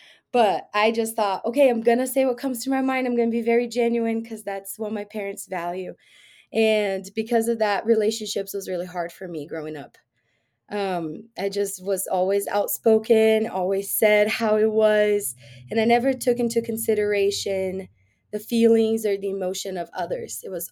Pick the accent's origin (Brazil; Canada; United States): Brazil; it's hard to say, like, one way that growing up in Brazil has shaped my mindset